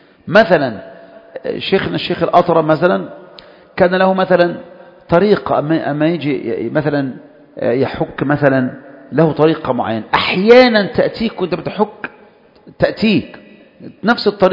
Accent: Egypt; قلت له الناس عندنا في مصر يقلدون أذانك

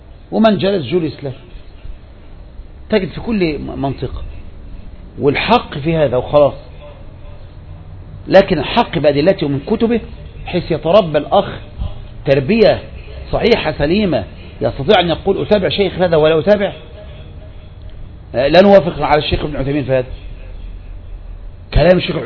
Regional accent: Egypt; هذا اللي ضيع طلبة العلم عندنا في مصر

